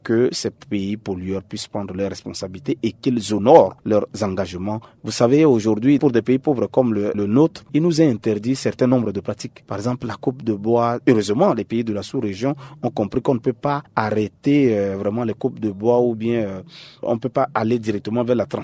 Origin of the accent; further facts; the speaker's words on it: Central African Republic; chez nous, en Centrafrique